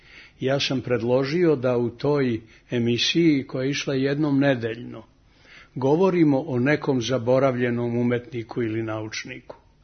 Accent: Belgrade, Serbia; Reko iz Beograda.

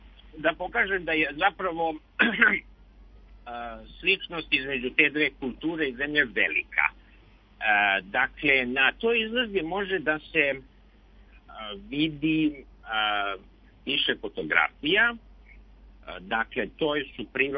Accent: Serbia; ja sam iz Srbije

